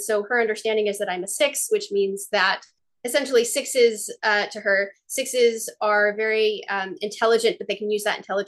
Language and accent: English; Massachusetts, United States; I grew up near Boston, and I grew up in like a Jewish family. We were religious, but we were the least religious family in the little religious community that we were in.